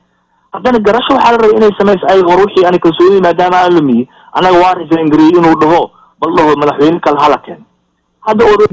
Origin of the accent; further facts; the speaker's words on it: Qoryoley, Lower Shabelle, Somalia; aniga waxaan ka mid qoryoole, qoryoole shanta beeladu way wada degan tahay, nin igu meel ku dhashay, isku meel aan ku kornay